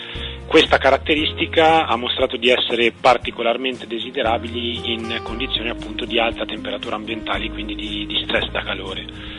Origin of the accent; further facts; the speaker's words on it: Umbria, Italy; io sono originario dell'Umbria, Lago Trasimeno, e lì ho una piccola azienda dove produciamo olio